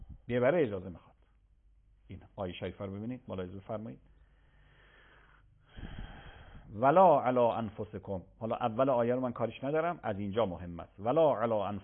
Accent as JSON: {"language": "Persian", "region": "Qom", "country": "Iran", "said": "گاهی من رد میشم تو همین شهر خودمون، شهر مقدس قم"}